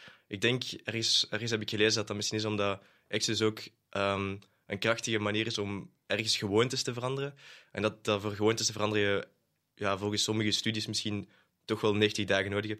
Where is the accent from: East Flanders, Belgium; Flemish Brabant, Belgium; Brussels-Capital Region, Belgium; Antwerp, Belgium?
Flemish Brabant, Belgium; Holsbeek; En ik kom zelf uit Holsbeek